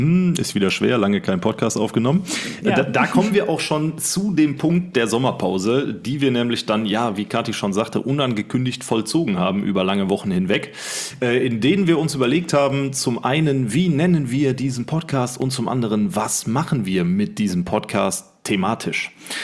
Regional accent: North Rhine-Westphalia, Germany; wir kommen aus dem Rhein-Sieg-Kreis, sind hier beheimatet.

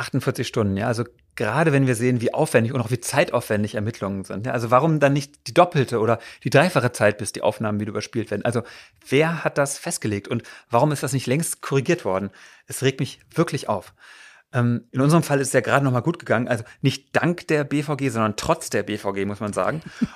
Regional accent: Berlin, Germany; das sind wir als Berliner ja gewohnt.

